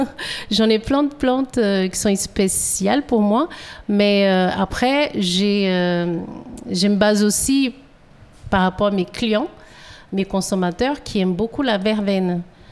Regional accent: Brazil; French is a second language; moved away as an adult; now in France; Moi, je suis originaire du Brésil et je suis en France depuis 2006.

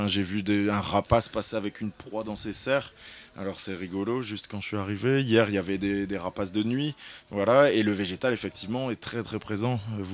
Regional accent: Roubaix, Hauts-de-France, France; qui travaille par exemple en lien avec la métropole européenne de Lille, vu que je suis de Roubaix

